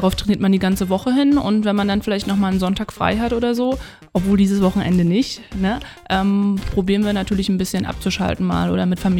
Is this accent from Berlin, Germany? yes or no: yes; Berlin, Germany; now in Potsdam, Germany; ich komme ja aus Berlin, also um die Ecke